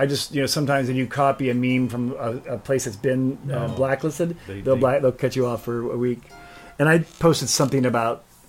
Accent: Alabama, United States; When I was growing up in Alabama

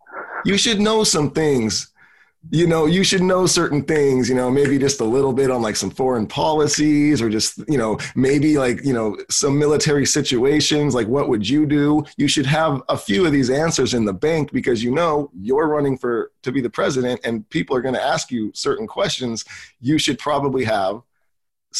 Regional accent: California, United States; And I'm just like, yeah, I'm from California.

